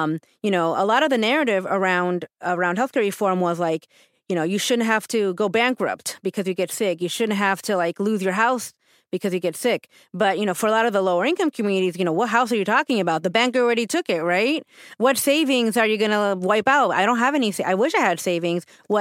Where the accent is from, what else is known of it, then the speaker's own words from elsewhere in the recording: Puerto Rico; now in United States; you and I grew up in Puerto Rico, where you have all the generations living like within, you know, five blocks of each other